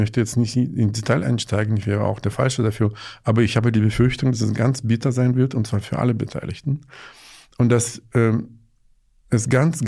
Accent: Saint Petersburg, Russia; weil ich komme aus St. Petersburg, ich komme aus der Stadt, wo die Hälfte der russischen Elite herkommt.

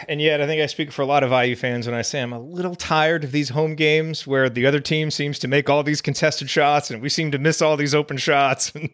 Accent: Sycamore, Illinois, United States; born there; So I was born in Sycamore, Illinois because of that. So I always have a little bit of a soft spot in my heart for Northern Illinois.

